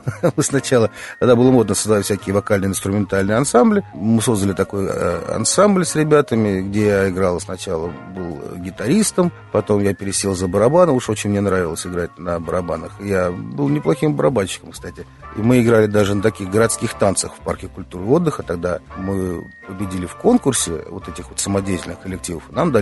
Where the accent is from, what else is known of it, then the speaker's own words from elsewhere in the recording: Saint Petersburg, Russia; Да, коренной.